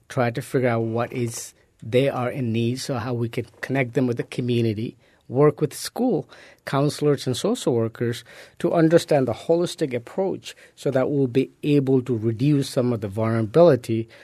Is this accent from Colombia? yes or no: no; Nepal; English is a second language; now in United States; When I was growing up in a small village in Nepal, that was different than the kid who was growing up in Collier County.